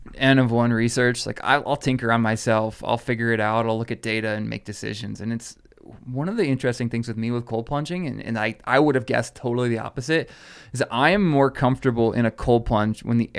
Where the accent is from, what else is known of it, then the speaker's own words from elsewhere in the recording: Iowa, United States; also born or lived in Chicago; now in Colorado, United States; because I lived in Chicago and I grew up in Iowa, and coming to the mountains was something special.